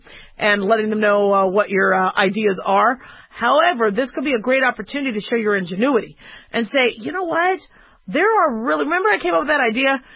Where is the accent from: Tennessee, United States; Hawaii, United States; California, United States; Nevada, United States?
Nevada, United States; Las Vegas; Okay, so, I'm from Vegas.